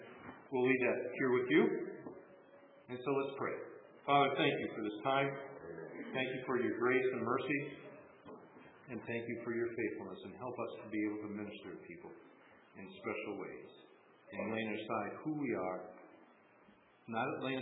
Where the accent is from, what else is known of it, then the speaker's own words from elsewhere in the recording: Wisconsin, United States; The fact that I grew up in Wisconsin all my life and grew up in the 60s, 70s, and 80s, that I worked here in northern Wisconsin, that my background is German and Luxembourg and a little bit of English.